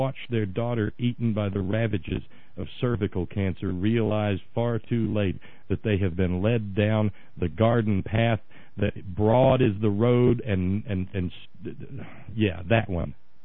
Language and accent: English; West Virginia, United States; Conservatives in my home state of West Virginia are allowed to opt out